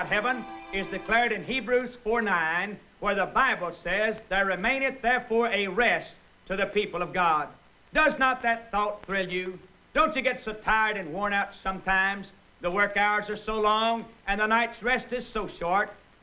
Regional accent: Sycamore, Georgia, United States; I grew up in the Depression years in the home of … Along with three brothers and six sisters, I lived in a little community 4.5 miles east of Sycamore, Georgia.

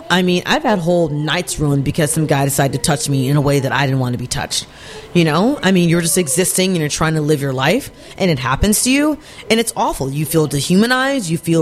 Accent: Texas, United States; moved away; Like I left Texas to escape what has become kind of a political hellscape

